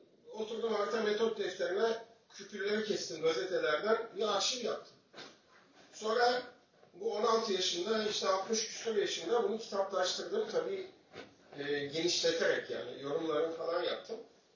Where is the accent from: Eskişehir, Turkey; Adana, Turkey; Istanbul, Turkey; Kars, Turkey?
Istanbul, Turkey; Fatih; born there; ben Fatih doğumluyum. Fatih İstanbul doğumluyum. 58.